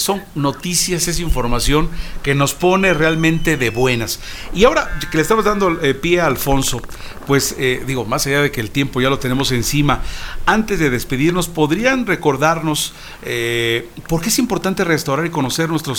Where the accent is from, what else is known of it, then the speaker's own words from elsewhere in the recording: Mexico; nos da gusto como mexicanos